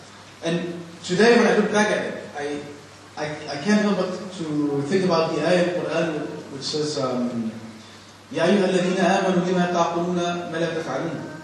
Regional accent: Copenhagen, Capital Region of Denmark, Denmark; I came to Islam roughly 8 years ago. I grew up in Denmark, in Copenhagen, the capital of Denmark. And you know, like most other Danish people, I grew up knowing Muslims

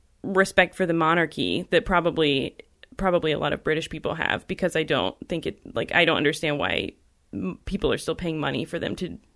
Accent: United States; There's so much that I, as an American, cannot understand about such a buttoned-up, like, why you want to suppress everything.

